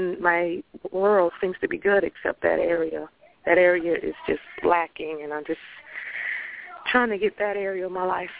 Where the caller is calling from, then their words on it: Tallahassee, Florida, United States; I'm calling from Florida.